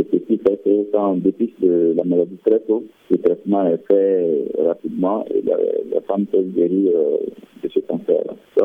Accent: Mali; c'est le premier cancer chez nous au Mali.

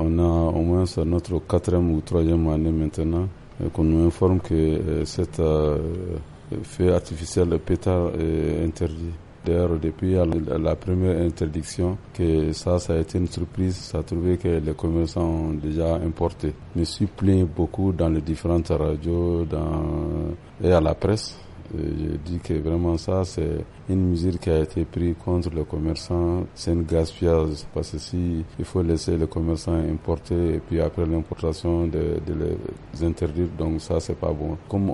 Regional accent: Mali; Nous sommes des Maliens, nous restons Maliens et en particulier nous sommes des opérateurs économiques, des commerçants.

